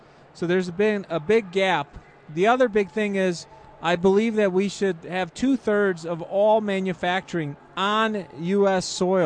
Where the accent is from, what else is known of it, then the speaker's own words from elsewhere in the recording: Chicago, Illinois, United States; Yep, and in Chicago and then the Chicagoland area. But I've lived in Illinois my entire life.